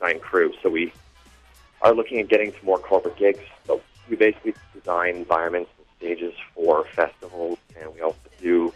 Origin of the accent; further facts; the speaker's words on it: Calgary, Alberta, Canada; I've grown up in Calgary my whole life.